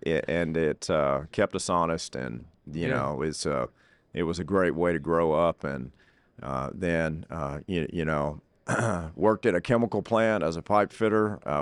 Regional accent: Conroe, Texas, United States; But yes, I'm from Conroe, Montgomery County, longtime family there, eight generations.

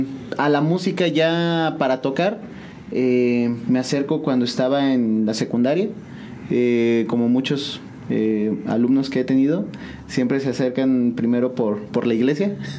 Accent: San Juan del Río, Querétaro, Mexico; ¿De dónde soy? 100% San Juan del Río.

